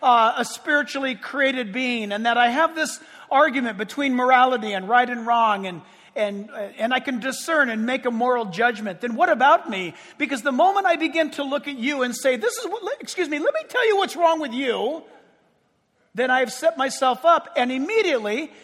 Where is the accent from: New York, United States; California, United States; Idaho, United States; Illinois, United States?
California, United States; I mean, you know, I'm speaking as a Californian.